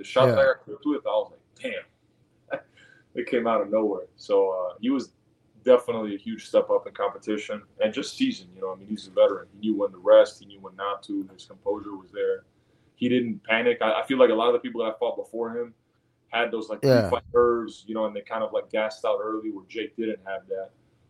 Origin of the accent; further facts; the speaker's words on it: Italy; That's always been my dream to fight in my home country. Yeah. Florence is pretty close to where I grew up. Florence is like not even 2 hours away from Rome.